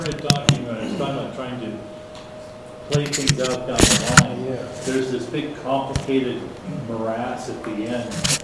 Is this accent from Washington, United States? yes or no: yes; Seattle, Washington, United States; I grew up in Seattle where we had Medic One